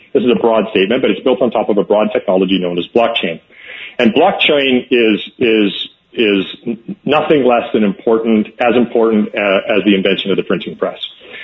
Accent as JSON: {"language": "English", "region": "Alberta", "country": "Canada", "said": "Absolutely, I'm from Alberta."}